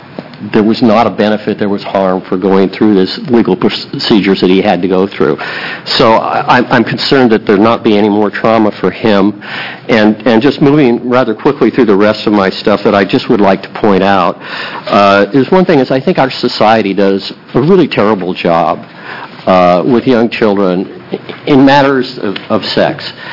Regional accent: Bend, Oregon, United States; I make my living as a consultant. I'm from Bend, Oregon

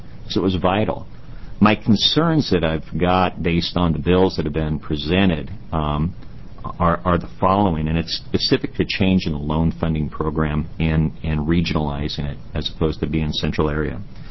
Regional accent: Bend, Oregon, United States; from Bend, Oregon.

